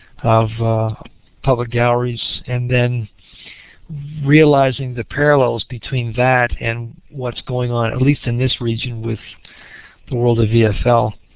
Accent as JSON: {"language": "English", "town": "Sarnia", "region": "Ontario", "country": "Canada", "tie": "born or raised there", "said": "that's my home province, Laura. Whereabouts are you? I hail from Sarnia."}